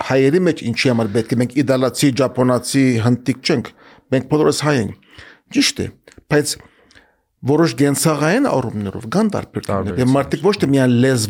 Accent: Beirut, Beirut Governorate, Lebanon; moved away; ասում եմ ես Բեյրութ եմ ծնվել, այնտեղ ծնվել եմ, 15 տարի այնտեղ ապրել եմ

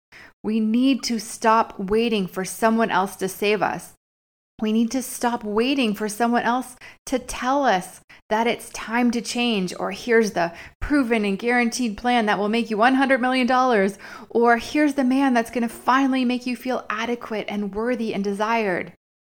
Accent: Canada; I'm Canadian.

